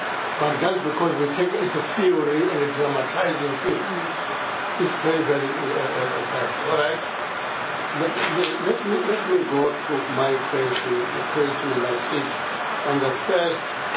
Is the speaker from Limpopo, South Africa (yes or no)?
yes; Limpopo, South Africa; I'm from Limpopo, mind you.